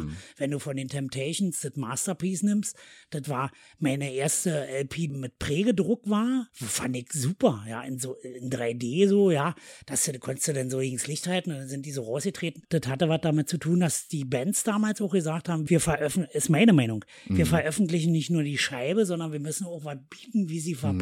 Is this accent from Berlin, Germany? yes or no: yes; Berlin, Germany; Ich bin in Siemensstadt aufgewachsen.